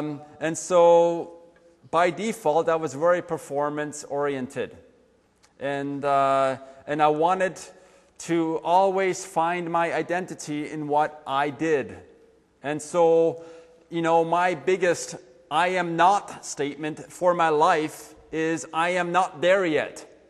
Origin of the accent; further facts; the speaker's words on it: Switzerland; I grew up in Switzerland. That's where I was born.